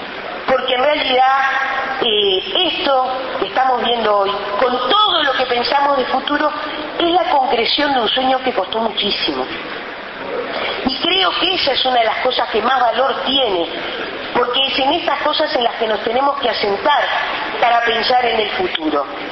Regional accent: Uruguay; lo que somos los uruguayos

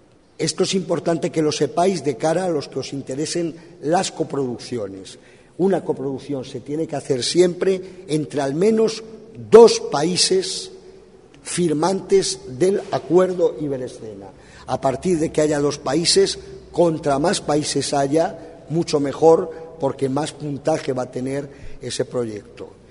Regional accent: Uruguay; a mí como uruguayo

